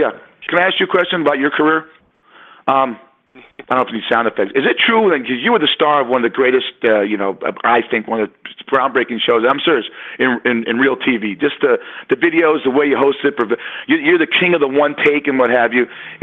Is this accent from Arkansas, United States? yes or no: no; Los Angeles, California, United States; I'm from Los Angeles. I love L.A.